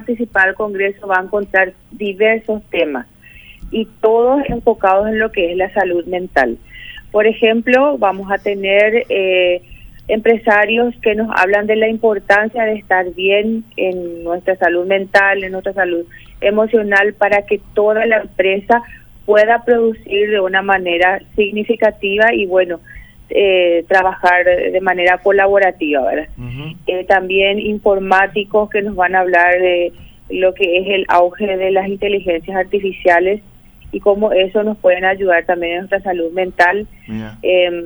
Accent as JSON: {"language": "Spanish", "country": "Paraguay", "said": "Y somos capaces como paraguayos."}